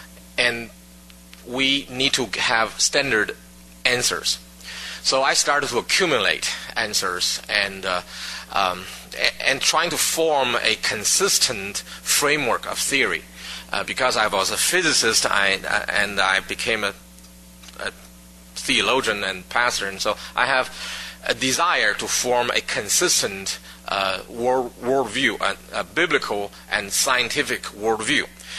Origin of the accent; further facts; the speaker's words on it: China; English is a second language; moved away as an adult; now in United States; I came from China. I was educated as a scientist. And I have about 2 years after I came to the United States before I became a Christian.